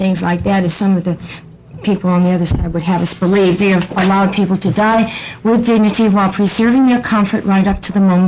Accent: Portland, United States; I'm from Portland, and I head up a pro-life organization, Lifesavers of America

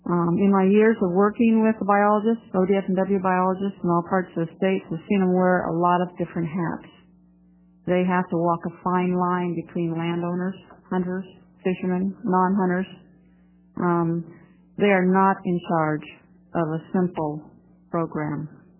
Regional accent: Bend, Oregon, United States; I'm from Bend, Oregon. I'm an avid big game hunter.

